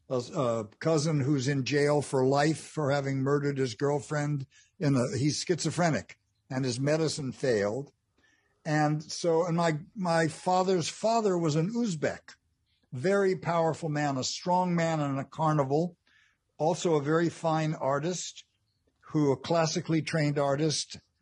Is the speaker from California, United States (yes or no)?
no; Englewood, New Jersey, United States; also born or lived in Manhattan; I was born in Manhattan, October 10th, 1941. And I think my family moved before I was 4 months old to Englewood, New Jersey, which was an old millionaire's playground just on the other side of the Hudson.